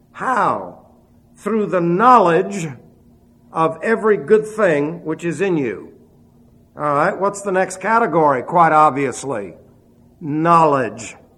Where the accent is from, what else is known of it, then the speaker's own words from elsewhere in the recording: New York City, New York, United States; English is a second language; started school, I knew no English. I knew one word, no. That's a universal word. And then, of course, I was raised in New York City, so you can imagine how I spoke English. When I came here in 1952